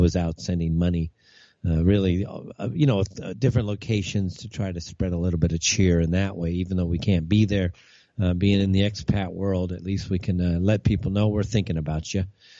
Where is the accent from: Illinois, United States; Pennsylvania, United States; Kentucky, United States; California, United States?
California, United States; You know, growing up in California, of course, we have these forest fires.